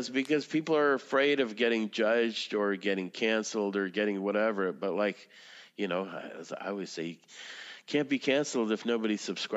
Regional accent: Russia; I was raised, you know, I'm from Russia, where people would argue around the table

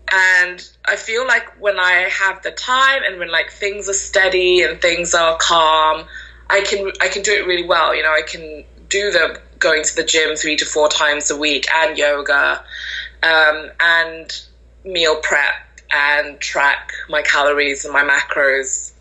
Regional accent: Malaysia; now in York, United Kingdom; I'm in a city in the north of England called York, The original York, not New York. but I'm originally from Malaysia.

